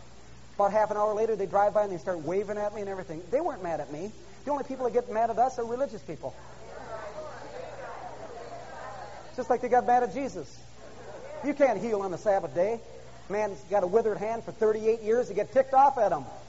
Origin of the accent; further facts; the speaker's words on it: Minnesota, United States; I'm a pastor from Minnesota